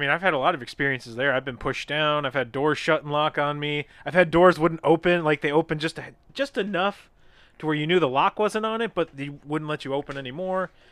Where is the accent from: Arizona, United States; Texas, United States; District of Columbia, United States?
Arizona, United States; Prescott; growing up in Arizona, all the ghost towns and stuff. We had Jerome, Arizona, full of. I grew up in Prescott.